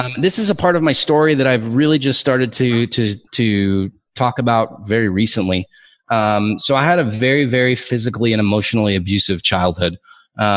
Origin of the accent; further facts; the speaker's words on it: Torrance, California, United States; now in Mexico; No, I am 100% American citizen. I grew up in LA, in a suburb of LA called Torrance, California. So if you know the area, it's about 10 minutes south of the airport.